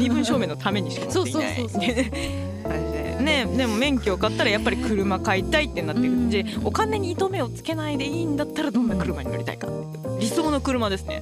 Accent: Nara, Japan; 私の実家が奈良で、奈良すごい道が細いので

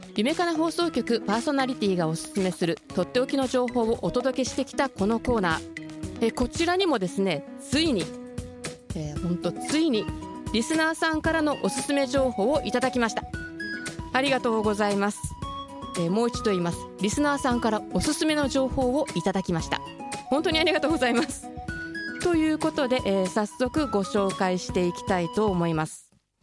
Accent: Yokohama, Kanagawa, Japan; 私横浜出身というか、まあ、神奈川出身なんで、

